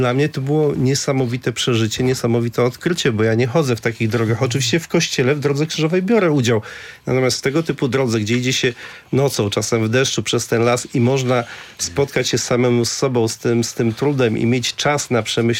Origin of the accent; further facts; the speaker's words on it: Gdańsk, Pomeranian Voivodeship, Poland; Ja jako dzieciak pamiętam na Przymorzu